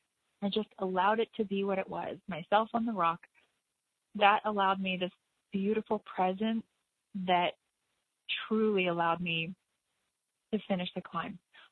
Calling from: Kentucky, United States; I'm calling from the Red River Gorge in Kentucky

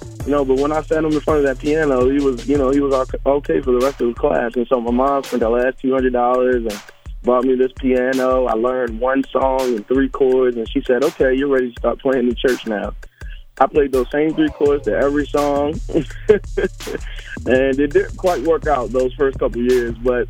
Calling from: Baltimore, Maryland, United States; I am calling from Baltimore.

